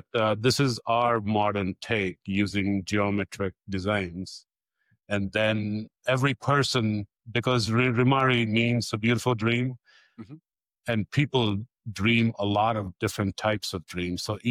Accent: India; and also I'm from India

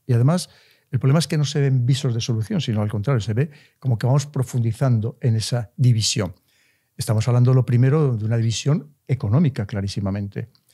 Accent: León, Castile and León, Spain; yo soy de León, soy de origen muy humilde, de un barrio que se llama El Crucero, que además este barrio del Crucero está al otro lado del río Bernesga, en cierto modo un poco separado del resto de la ciudad.

